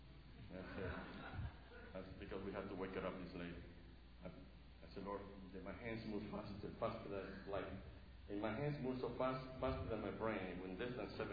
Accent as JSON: {"language": "English", "town": "Frederick", "region": "Maryland", "country": "United States", "said": "First of all, it's a real pleasure to be here again. I'm from Frederick, Maryland, as you know."}